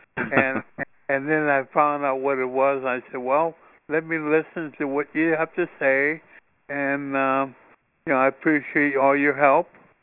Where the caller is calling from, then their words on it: Chula Vista, California, United States; Yeah, I'm calling from Chula Vista.